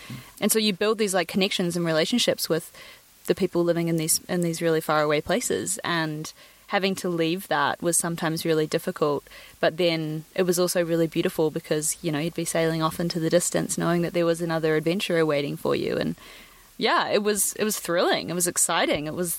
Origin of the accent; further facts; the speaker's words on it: New Zealand; I grew up in New Zealand